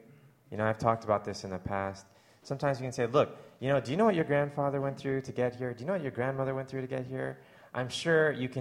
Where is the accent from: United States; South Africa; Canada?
Canada; being a Canadian who has lived in America